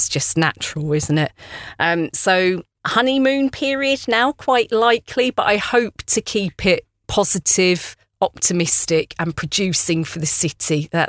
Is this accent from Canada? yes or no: no; Luton, East of England, United Kingdom; moved away as an adult; I grew up in Luton in Bedfordshire, and then I left there when I went to university. I went to Manchester to do a physics degree